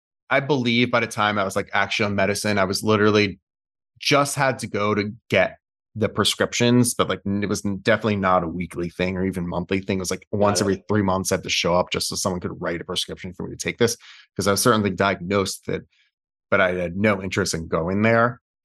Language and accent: English; New York City, New York, United States; I'm not Israeli. I didn't grow up with that food. And even saying I grew up on Jewish food is like, I grew up in New York City food